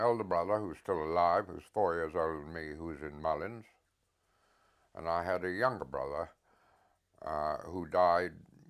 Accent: High Wycombe, South East England, United Kingdom; born there; I was born in High Wycombe, Buckinghamshire, in February 1915.

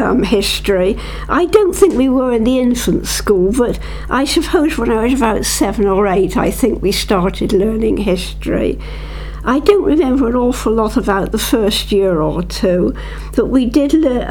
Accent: Bristol, South West England, United Kingdom; Well, I was born on the 29th of August 1929 in Bristol, and I grew up in Bristol. We moved around a bit, but it was nearly always in the Cotton area of Bristol.

